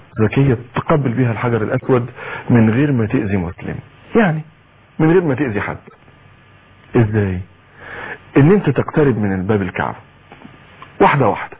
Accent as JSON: {"language": "Arabic", "country": "Egypt", "said": "احنا عندنا مشكلة كمصريين وكتير من بلاد"}